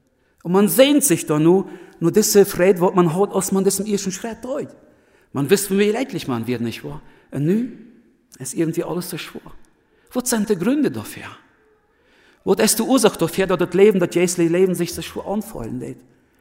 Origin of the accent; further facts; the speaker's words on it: Russia; German is a second language; Ich dachte, so viel Deutsch kann ich nicht. Wie Deutsch wie bei uns in Russland, wie dort eine Fremdsprache.